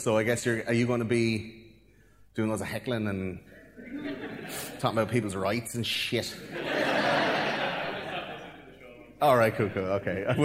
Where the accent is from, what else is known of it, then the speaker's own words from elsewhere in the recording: Ireland; I'm from Ireland